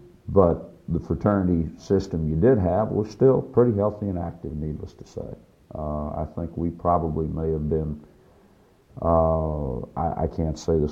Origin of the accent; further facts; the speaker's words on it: Dallas, Texas, United States; Really, I was from Dallas, there were five or six guys from my home high school, and I think we had 12 or 13 total from Dallas in that year.